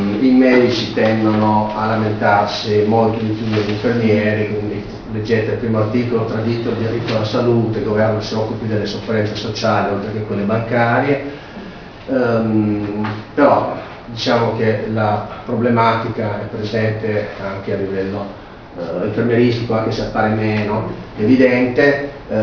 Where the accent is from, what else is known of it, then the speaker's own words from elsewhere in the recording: Turin, Piedmont, Italy; Sono già stato presentato dal collega, vengo da Torino.